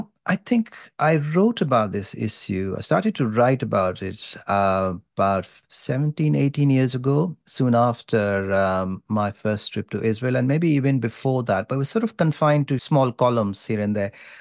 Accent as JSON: {"language": "English", "country": "India", "tie": "born or raised there", "said": "my own experience growing up in India in a particular political milieu, which I said in my lecture was that of upper caste Hindu nationalists"}